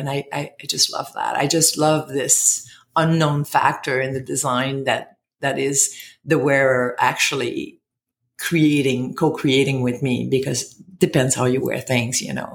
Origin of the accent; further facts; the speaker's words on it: Montreal, Quebec, Canada; born there; I was born in Montreal